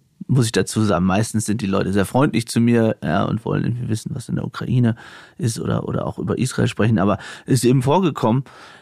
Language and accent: German; Aurich, Lower Saxony, Germany; Aber ich kann über aus Friesland reden. Aber es ist, also auch da hat sich das Stadtbild in meiner Heimatstadt Aurich zum Beispiel verändert.